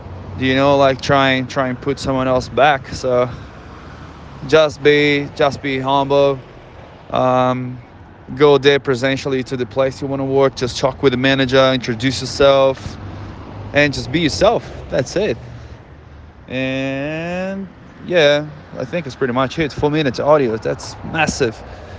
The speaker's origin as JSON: {"language": "English", "country": "Brazil", "tie": "born or raised there", "second_language": "English", "said": "I would love if I could work in the things that I used to study in Brazil, in my hometown, did in my hometown as a civil engineer."}